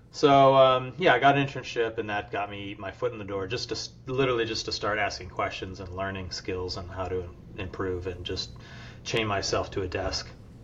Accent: Midwest, United States; I grew up in the Midwest

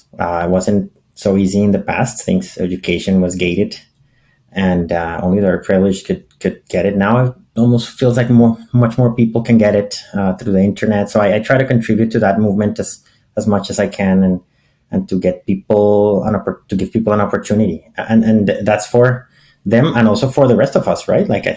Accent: Colombia; English is a second language; now in Canada; I'm from Colombia originally, but I live in Canada. We've been trying to escape the winters, and I go there for for a couple of months a year

